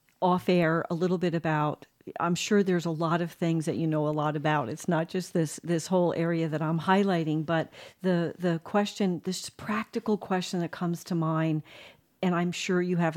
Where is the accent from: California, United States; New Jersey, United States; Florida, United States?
New Jersey, United States; Like I said, I'm from Jersey, not hard. I mean, you drive a little bit on the turnpike or the parkway and you're in some major center.